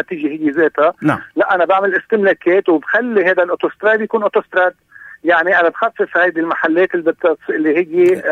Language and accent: Arabic; North Governorate, Lebanon; now in Beirut, Lebanon; انا مثلا اولادي قالوا لي ما نطلع شمال انا شمالي